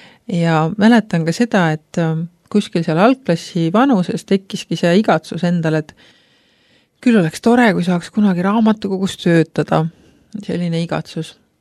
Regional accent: Kernu, Harju County, Estonia; Ma olen pärit Harju maalt väikesest Kernu külast

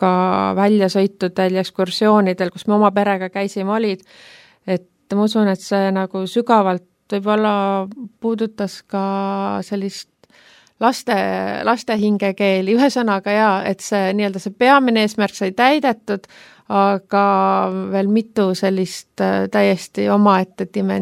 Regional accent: Saare County, Estonia; Ja muidu ma olen pärit Saaremaalt

